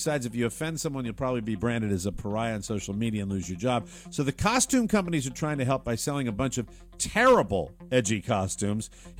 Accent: Florida, United States; Police in my home state of Jacksonville, Florida

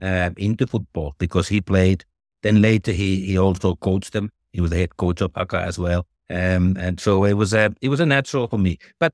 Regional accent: Finland; born or raised there

